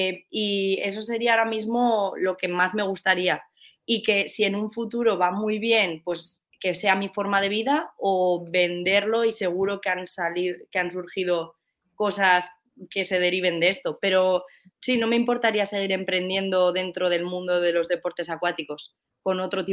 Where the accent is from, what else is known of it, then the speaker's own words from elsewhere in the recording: Basque Country, Spain; now in Valencia, Spain; La cosa es que mi socio también es de aquí, de Valencia, yo soy del País Vasco